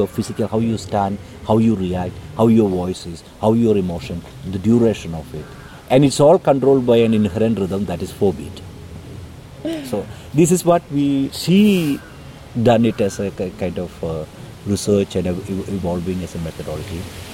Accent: Kerala, India; And I come from Kerala, where it's like our upbringing is a rational, reasonable, left-wing, argumentative.

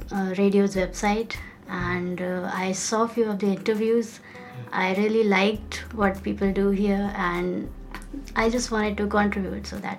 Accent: Lucknow, Uttar Pradesh, India; now in New Delhi, India; I'm basically from Lucknow and I work in New Delhi.

